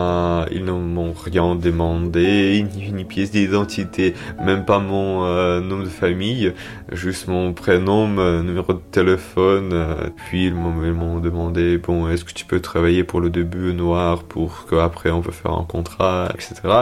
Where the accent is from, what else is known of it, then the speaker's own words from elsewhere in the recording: Moscow, Russia; French is a second language; moved away as an adult; now in France; J'ai vécu toute ma vie à Moscou, j'ai grandi là-bas, donc même si je fais mon licence là-bas. Je suis parti de Moscou en août 2023.